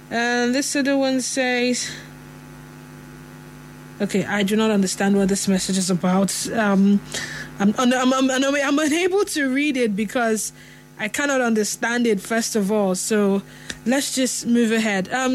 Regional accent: Port Harcourt, Rivers, Nigeria; from Port Harcourt.

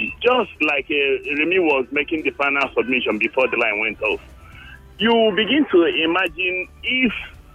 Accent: Nigeria; this is the reason I supposed to say I'm a Nigerian. I'm proud of being a Nigerian.

